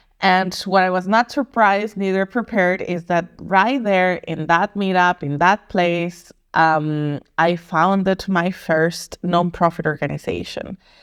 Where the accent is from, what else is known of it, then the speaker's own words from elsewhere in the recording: Costa Rica; now in Berlin, Germany; I'm originally from Costa Rica, a beautiful paradise, I have to say. It's a very dangerous paradise as the rest of Latin America. I'm not going to get there. But in 2015, I moved to Germany.